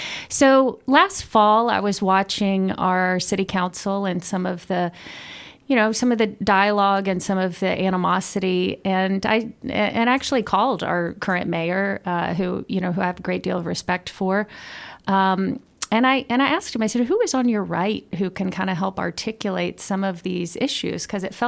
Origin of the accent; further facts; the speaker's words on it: Nashville, Tennessee, United States; I am a Nashville native. I grew up on Charlotte Pike and went to Hume Fogg High School downtown